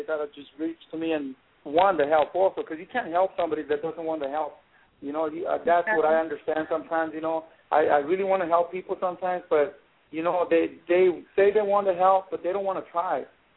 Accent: Mexico; English is a second language; moved away as an adult; now in United States; the thing is with us Mexicans or Latin people, Hispanics, you know, what they do, we come from Mexico, we come here to work, we have like 2-3 jobs, you know, so our kids could have everything.

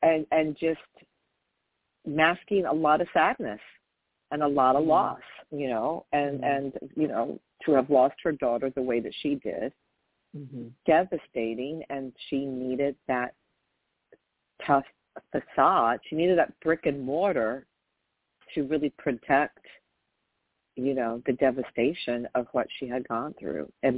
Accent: New York, United States; places that I remember from growing up there. And so, like, I got all her references because I'm from New York.

